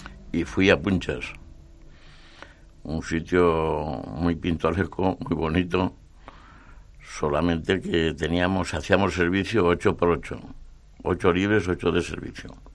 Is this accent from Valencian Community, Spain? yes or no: no; Albacete, Castilla-La Mancha, Spain; Y yo, que soy de secano, soy de Albacete